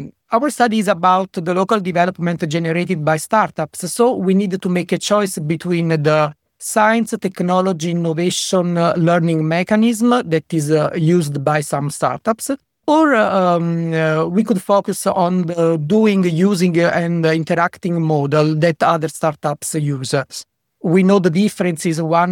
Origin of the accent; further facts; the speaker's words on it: Italy; English is a second language; I am from Italy